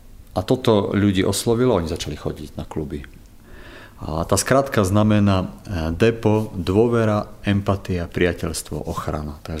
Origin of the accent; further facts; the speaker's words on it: Poprad, Prešov Region, Slovakia; also born or lived in Levoča; pochádzam z Popradu, ale som sa narodil v Levoči. A v súčasnosti pracujem ako misijný pracovník na plný úväzok pre cirkevný zbor Bratskej jednoty baptistov v Poprade.